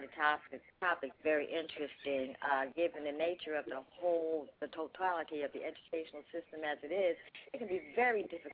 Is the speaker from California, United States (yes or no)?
no; Phoenix, Arizona, United States; I am from Phoenix.